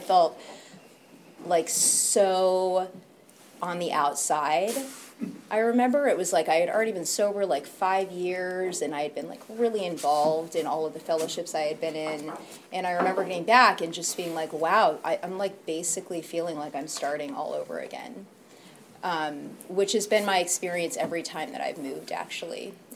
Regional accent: Los Angeles, California, United States; now in Oakland, United States; But I'm from L.A. originally. I grew up in L.A. I grew up in Venice. I grew up in a neighborhood that I just don't even recognize anymore.

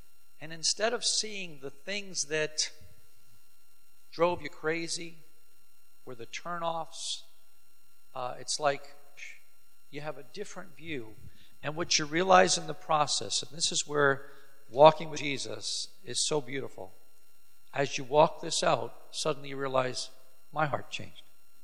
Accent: New York, United States; I was raised on Long Island

